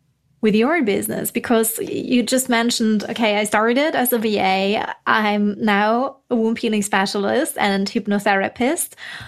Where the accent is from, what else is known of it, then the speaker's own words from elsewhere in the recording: Germany; English is a second language; And well, we are both originally from Germany